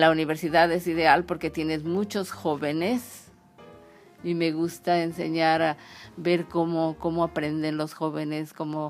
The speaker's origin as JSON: {"language": "Spanish", "town": "Xalapa", "region": "Veracruz", "country": "Mexico", "said": "Sí, soy mexicana, soy de Jalapa, que está en el estado de Veracruz, en México."}